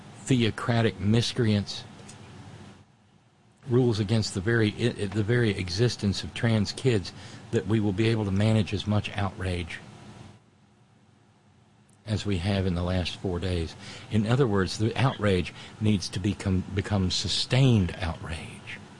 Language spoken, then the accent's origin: English; United States; Dobbs matters to me because I'm an American who cherishes freedom.